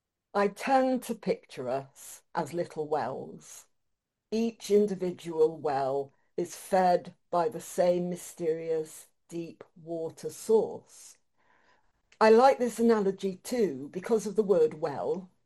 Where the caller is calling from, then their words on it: Anglesey, Wales, United Kingdom; I'm beaming in from Ynys Môn, Anglesey in the north of Wales.